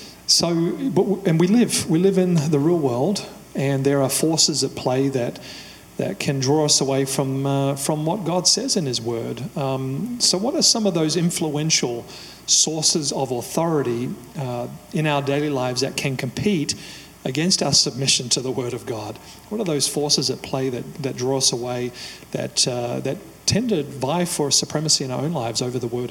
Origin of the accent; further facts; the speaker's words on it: Australia; I've said it before, I come from Australia